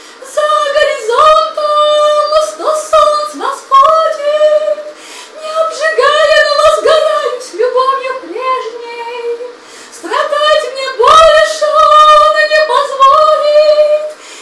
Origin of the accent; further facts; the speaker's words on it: Yerevan, Armenia; also born or lived in Stepanakert; Я родилась в Степанакерте, хотя жила в Ереване.